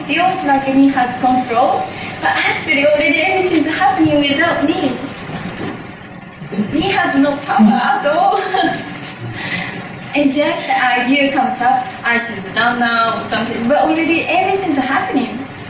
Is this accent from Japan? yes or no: yes; Tokyo, Japan; I'm from Tokyo, so I went for lots of shopping